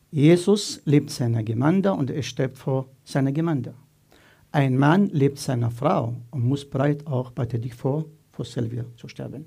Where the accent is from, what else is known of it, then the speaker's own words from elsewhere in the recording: Egypt; German is a second language; now in Austria; ich komme aus Ägypten. Ich bin 2. geboren am 17. Mai 1989, Mittwochabend um 19 Uhr.